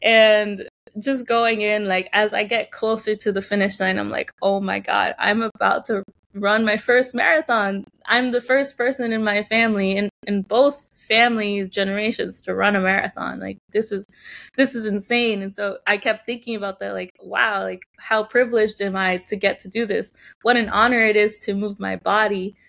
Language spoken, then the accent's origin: English; Bronx, New York, United States; The Bronx is great. I love the Bronx. I'm also from the Bronx. So just being in that borough is like beautiful.